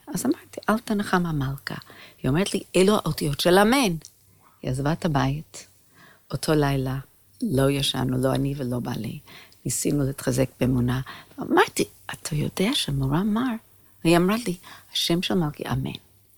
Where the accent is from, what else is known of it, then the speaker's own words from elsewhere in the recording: New York, United States; now in Israel; אני גדלתי בין גויים, בניו יורק